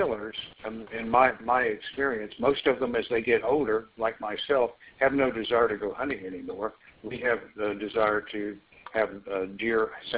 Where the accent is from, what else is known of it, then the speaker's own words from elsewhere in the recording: Texas, United States; I was raised in South Texas on a ranch where everybody goes hunting, and people shoot creatures like deer regularly.